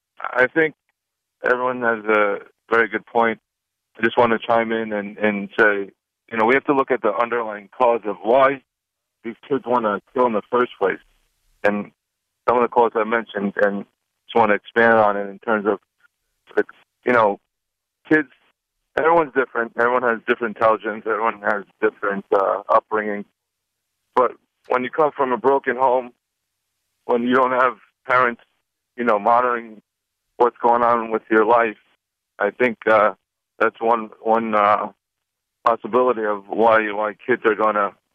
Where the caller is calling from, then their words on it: Lloyd Harbor, New York, United States; Lloyd Harbor in New York.